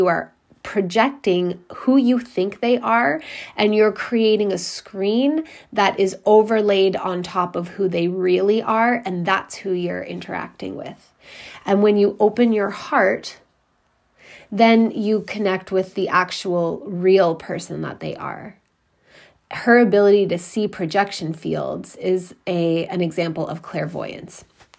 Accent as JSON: {"language": "English", "country": "Canada", "said": "as a Canadian, I'm just going to say I will never vote for anybody ever again"}